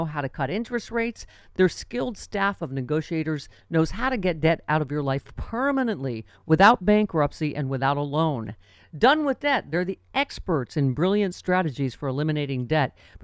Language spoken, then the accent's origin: English; Buffalo, New York, United States; It's going to be all of us at some point, but that's my hometown. That's my supermarket.